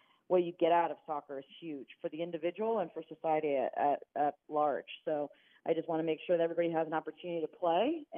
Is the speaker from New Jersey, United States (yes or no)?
yes; New Jersey, United States; I grew up in New Jersey, so I'd go to Rutgers University women's soccer games and Princeton University soccer games.